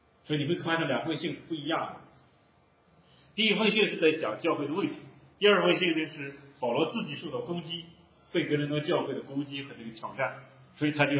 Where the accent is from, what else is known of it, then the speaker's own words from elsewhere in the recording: China; 因为我们作为中国人，中东的事距我们2000公里以外